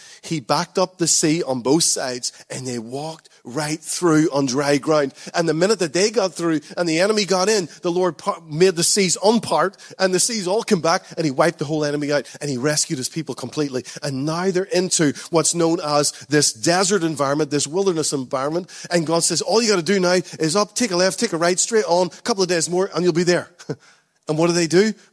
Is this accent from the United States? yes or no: no; Northern Ireland, United Kingdom; Again, I know we're from Northern Ireland. Our rivers are like 6 feet.